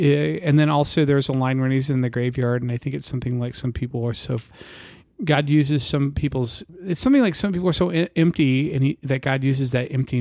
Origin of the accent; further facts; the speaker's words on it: San Diego, California, United States; because I was 18 and they had bad nachos and I was from San Diego.